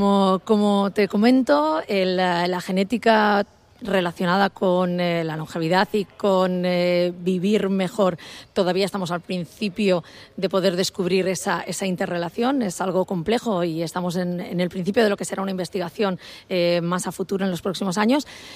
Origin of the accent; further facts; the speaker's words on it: Valencian Community, Spain; en mi caso, que soy tanto valenciana como dedicada a la genómica